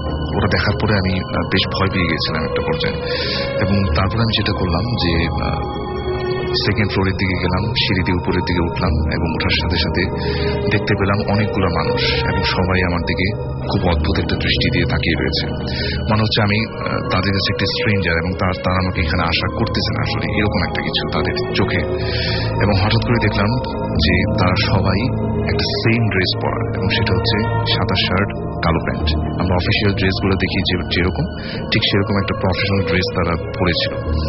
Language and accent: Bangla; Dhaka, Dhaka Division, Bangladesh; ঢাকা থেকে এসেছি